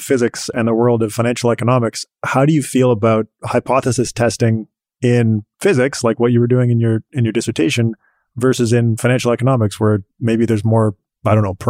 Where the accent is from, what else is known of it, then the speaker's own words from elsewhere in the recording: Canada; So we're Canadian.